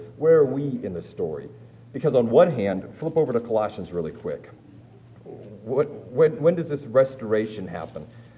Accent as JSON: {"language": "English", "town": "Waverly", "region": "Nebraska", "country": "United States", "tie": "born or raised there", "said": "And like, I grew up outside of Waverly. And so if you've ever gone down Highway 6 to Omaha, there's that long train track."}